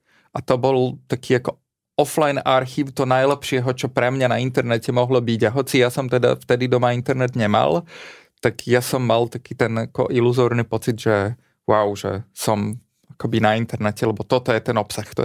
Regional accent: Topoľčany, Nitra Region, Slovakia; Ja som vyrastal v Topolčanoch.

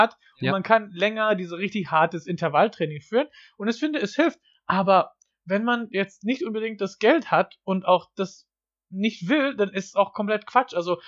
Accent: United States; Und ich bin in den USA geboren und aufgewachsen

